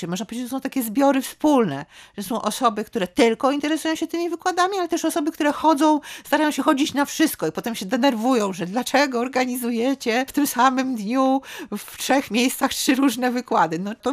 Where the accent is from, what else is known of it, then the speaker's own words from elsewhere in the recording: Pomeranian Voivodeship, Poland; Czuję się, zawsze mówię, że jestem z Trójmiasta, jestem z Pomorza Gdańskiego, czuję się z Pomorza.